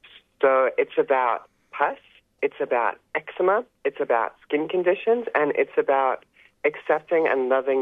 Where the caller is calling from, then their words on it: Victoria, Australia; I'm joining from Woiwurrung country.